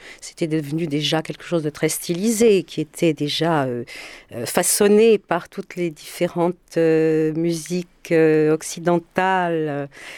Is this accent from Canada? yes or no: no; France; born there; Je suis née en France, je vis ici, mes enfants sont nés ici, et on me demande toujours si je suis française ou roumaine.